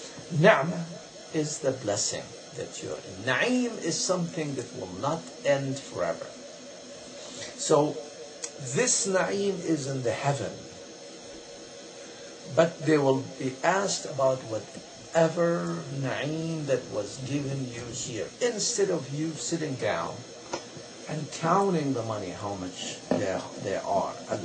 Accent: Iran; man, I am from Iran.

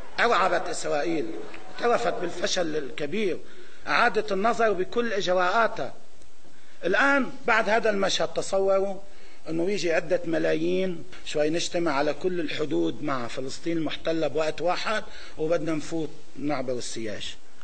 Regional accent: Lebanon; أن لا نتدخل كلبنانيين فيما يجري في سوريا

